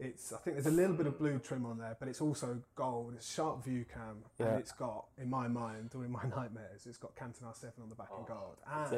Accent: Liverpool, North West England, United Kingdom; accent: Liverpool; as a Liverpool fan, as you can tell by my accent, I'm sure.

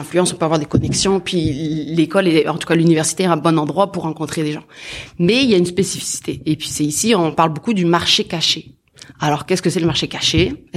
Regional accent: Quebec, Canada; je suis québécoise.

